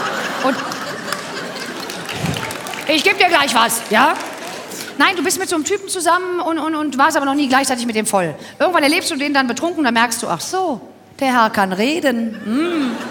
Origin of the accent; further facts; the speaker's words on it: Cologne, North Rhine-Westphalia, Germany; Und wir sind aus Köln.